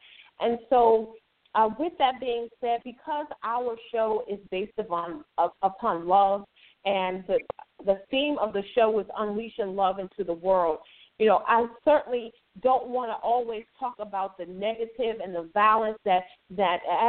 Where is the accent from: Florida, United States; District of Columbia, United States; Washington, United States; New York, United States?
District of Columbia, United States; Washington; born or raised there